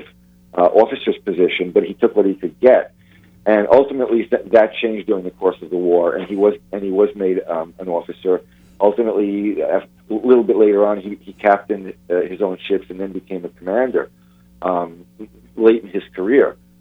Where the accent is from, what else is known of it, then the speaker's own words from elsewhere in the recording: Brooklyn, New York, United States; well, since I grew up in Brooklyn, we would have been hanging out at the park.